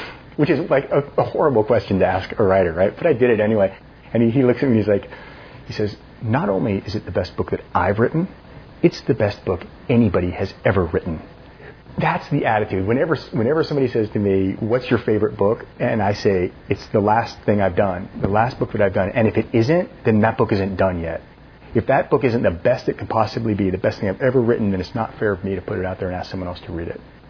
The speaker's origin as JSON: {"language": "English", "town": "Seattle", "region": "Washington", "country": "United States", "tie": "born or raised there", "said": "I grew up in Seattle, but I would go up to Wrangell for the summers sometimes."}